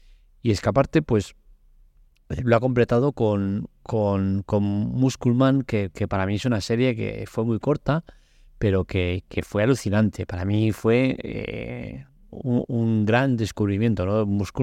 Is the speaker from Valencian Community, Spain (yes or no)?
no; Catalonia, Spain; yo estoy condicionado por mi lengua materna, pero yo creo que los que no sois de aquí de Cataluña tenéis desventaja